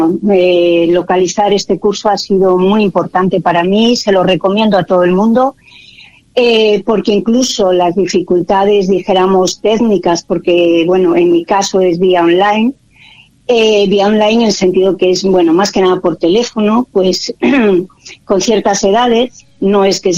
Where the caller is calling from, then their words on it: Cantabria, Spain; Buenos días desde Cantabria.